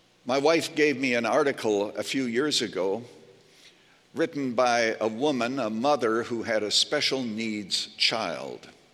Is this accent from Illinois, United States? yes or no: yes; Illinois, United States; now in Arizona, United States; You have to remember, I come from Illinois